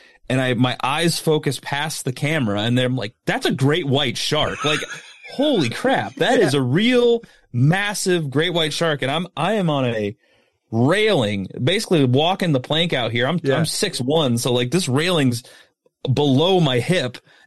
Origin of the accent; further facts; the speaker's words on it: Midwest, United States; I grew up in the Midwest where we have, you know, we have deer, you know, that's what we have around here, raccoons, squirrels.